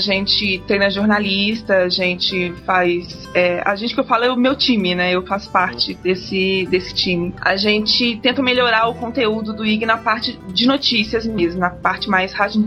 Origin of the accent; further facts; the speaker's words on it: Juiz de Fora, Minas Gerais, Brazil; Ah, eu sou de Juiz de Fora